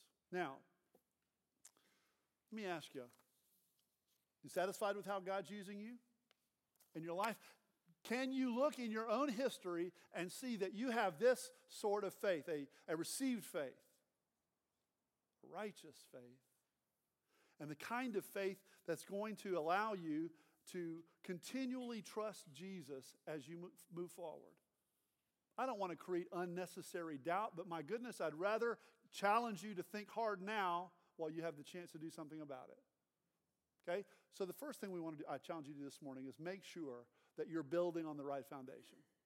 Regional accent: Austin, Texas, United States; I was introducing myself, and I said, I'm from Austin, Texas.

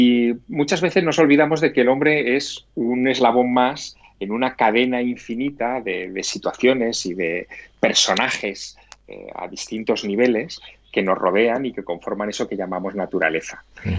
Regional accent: Teruel, Aragon, Spain; born there; mi padre fue cartero en la ciudad donde yo nací, en Teruel.

